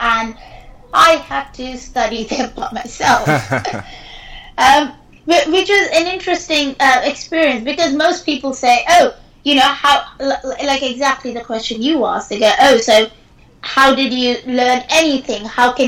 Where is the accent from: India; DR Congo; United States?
India; I remember growing up in India when smartphones came up